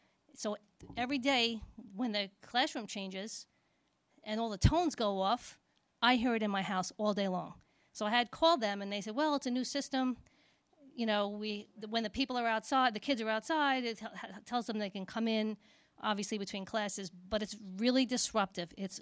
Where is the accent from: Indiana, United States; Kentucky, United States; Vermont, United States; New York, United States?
New York, United States; Half Hollow Hills; But I'm from Half Hollow Hills, and we had 7 elementary schools.